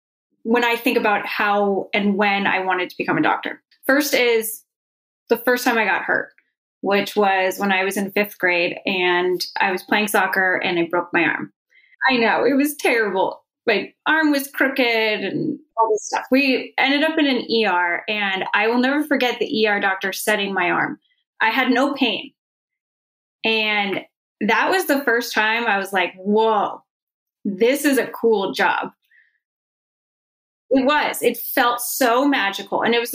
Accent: Santa Monica, California, United States; So I grew up in Santa Monica, which is in West LA.

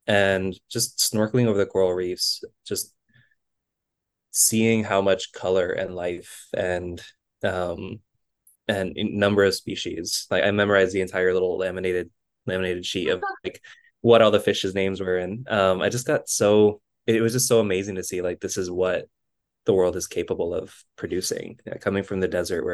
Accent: Tucson, Arizona, United States; And growing up in Tucson, it was always 100 plus degrees, and we never wanted to go outside.

